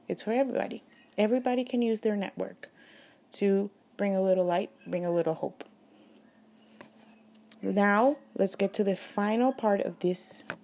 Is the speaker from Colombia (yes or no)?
yes; Colombia; English is a second language; And the third one is Renacer, which is one in Colombia. And it has 33 years of working. In my hometown, they have 33 children, actually.